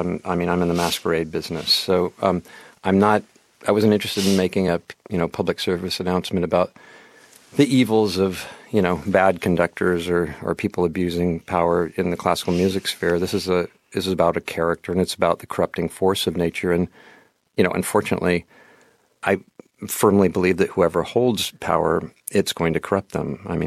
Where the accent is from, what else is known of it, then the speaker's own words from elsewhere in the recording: Portland, Oregon, United States; I was from Portland, Oregon. And Portland, Oregon, you know, was sort of a required stop in a dying art form at that time.